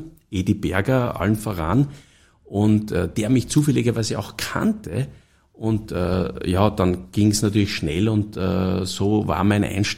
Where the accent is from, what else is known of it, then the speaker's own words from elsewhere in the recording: Stockerau, Lower Austria, Austria; ich komme aus Stockerau